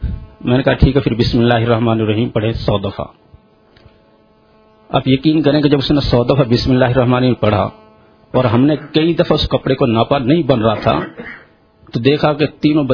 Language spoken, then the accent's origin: Urdu; Narowal, Punjab, Pakistan; میں ناروال کا رہنے والا ہوں.